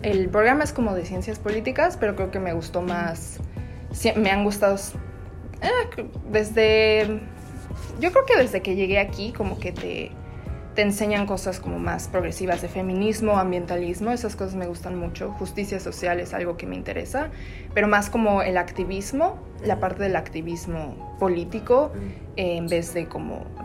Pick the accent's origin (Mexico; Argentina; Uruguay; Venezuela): Mexico; Mexico City; now in Vancouver, Canada; Pues nací y crecí toda mi infancia en México, la ciudad. Nací en Coyoacán y pues ahí en mi casita cerca de la casa de mis abuelos.